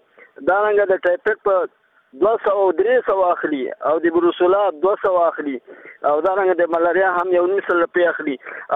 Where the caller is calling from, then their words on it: Laghman, Afghanistan; زه د لغمان اوسیدونکی یم.